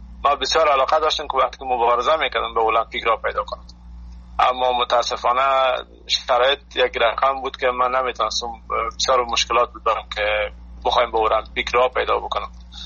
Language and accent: Persian; Afghanistan; من به نمایندگی از افغانستان رو شرکت میکنم. عشق وطنم هست، ما وطنم هیچ وقت فراموش نمی کنم، بسیار دوست دارم وطنم.